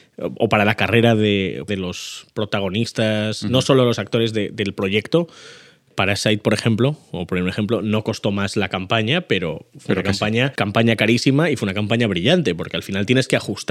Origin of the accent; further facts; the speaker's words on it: Burgos, Castile and León, Spain; moved away as an adult; now in Los Angeles, United States; yo soy de Burgos y llevo en Los Ángeles pues 8 años. Llegué en 2013, uh-huh. septiembre de 2013